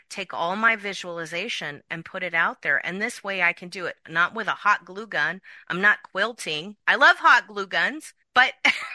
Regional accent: California, United States; Coming from Silicon Valley, growing up in Silicon Valley, and now working with tech

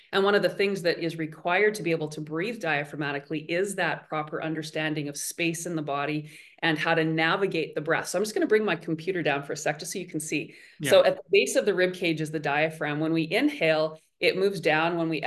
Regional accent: Winnipeg, Manitoba, Canada; I live in Winnipeg. It can get to be minus 35 in the winter Celsius. Again, I'm Canadian. So it can get very cold.

